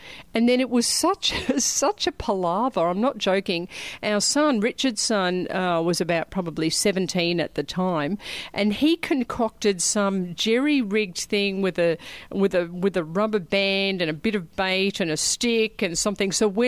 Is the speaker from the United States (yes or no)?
no; Victoria, Australia; In Victoria, my home state